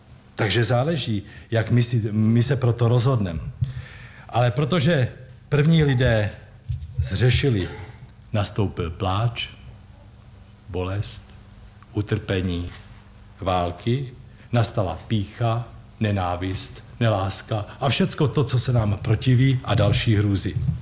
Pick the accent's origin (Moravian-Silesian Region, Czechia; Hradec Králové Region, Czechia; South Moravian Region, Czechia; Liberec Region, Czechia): Moravian-Silesian Region, Czechia; Opava; Vemte si po revoluci, aspoň u nás v Opavě, nevím tady jak v Brně, ale u nás v Opavě se musel několikrát opakovat